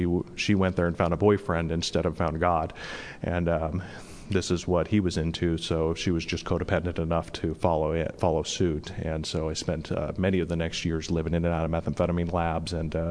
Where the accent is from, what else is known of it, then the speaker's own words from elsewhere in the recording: Rhode Island, United States; also born or lived in Massachusetts; And so I was born in Massachusetts, lived in Rhode Island when I was a kid